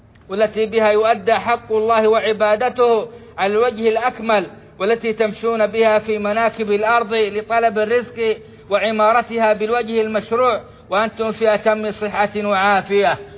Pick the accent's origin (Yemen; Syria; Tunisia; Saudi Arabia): Saudi Arabia; إنا لنشكر الله تعالى على ما أنعم به علينا في بلادنا السعودية